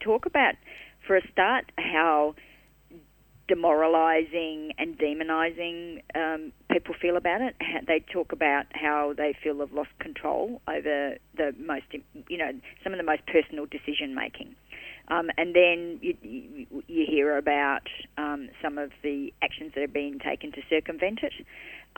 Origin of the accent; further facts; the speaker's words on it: Western Australia, Australia; also the in the Kalgoorlie area in my home state.